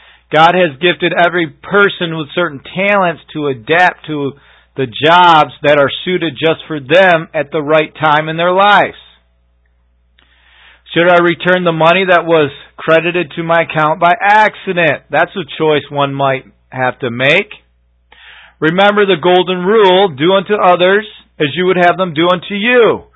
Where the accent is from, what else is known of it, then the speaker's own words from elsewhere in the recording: United States; the reason why this country is so messed up is because of the choices that we have made as an American people.